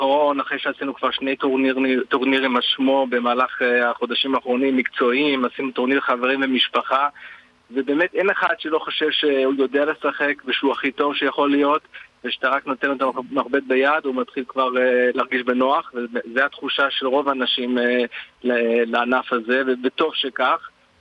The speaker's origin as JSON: {"language": "Hebrew", "town": "Jerusalem", "region": "Jerusalem District", "country": "Israel", "said": "אנחנו ירושלמים"}